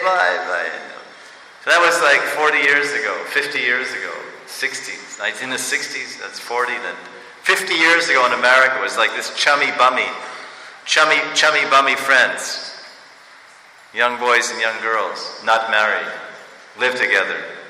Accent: India; English is a second language; I'm from India.

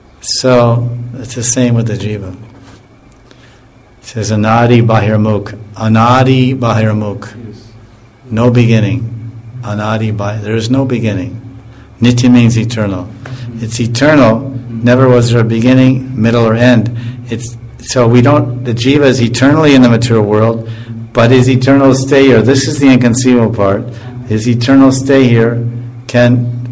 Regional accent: India; Like I may always lived in India. I was born in India, I've lived here forever. My mother's from India, my grandmother's from India, everyone's from India.

